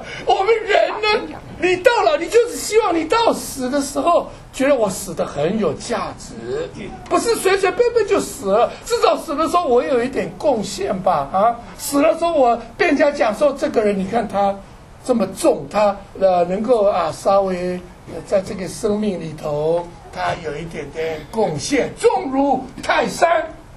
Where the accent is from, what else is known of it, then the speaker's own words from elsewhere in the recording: Douliu, Yunlin County, Taiwan; also born or lived in Dounan; 乡下地方长大的，本来就很乡下。那么我从我爸爸当我六岁的时候，六岁大概小学一年级搬家，就把搬到从一个小镇的叫斗南，台湾一个小斗南，搬到斗六。